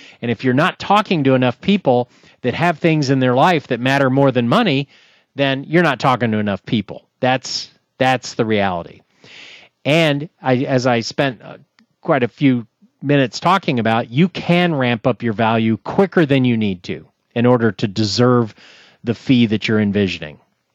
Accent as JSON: {"language": "English", "region": "Texas", "country": "United States", "said": "I'm from Texas originally."}